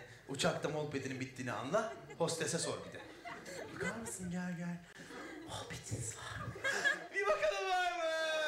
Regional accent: Kayseri, Turkey; Kayseriliyiz biz.

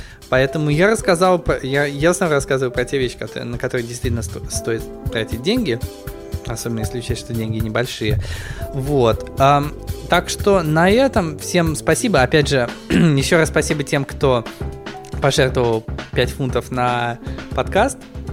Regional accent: England, United Kingdom; now in Russia; меня вырастили на французском вине и вообще на французской культуре, несмотря на то, что я рос в Англии.

